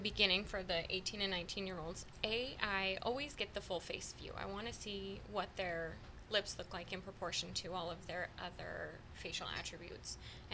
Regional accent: Santa Rosa, California, United States; I grew up in Santa Rosa, family business out in Sebastopol.

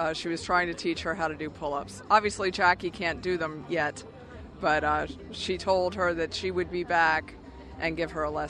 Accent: New Jersey, United States; I mean, we're from New Jersey, so there's troopers down here from New Jersey.

